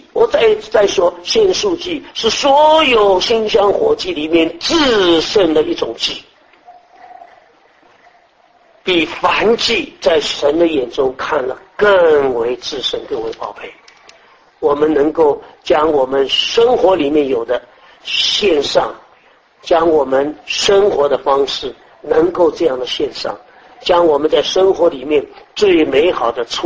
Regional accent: China; 今天我们汉人，我们中国人那一种的感觉

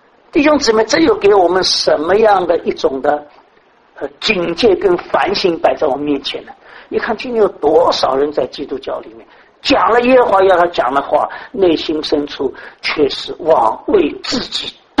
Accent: Shanghai, China; 所以我们上海人说：“拉犁头的儿子自己的好。”

